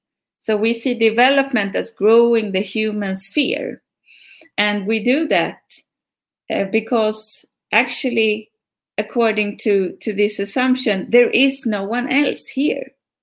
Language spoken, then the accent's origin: English; Stockholm, Stockholm County, Sweden; I am from Stockholm, Sweden.